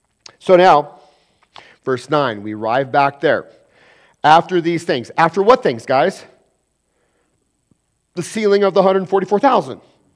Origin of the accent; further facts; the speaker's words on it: Colorado, United States; born there; Does it mean that I'm no longer from Colorado? No, because I was born here, right? So no matter where I go in the world, I will always be from Colorado.